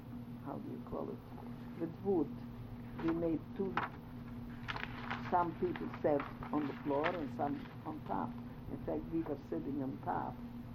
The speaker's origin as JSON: {"language": "English", "country": "Romania", "said": "see, I told you I'm from Romania."}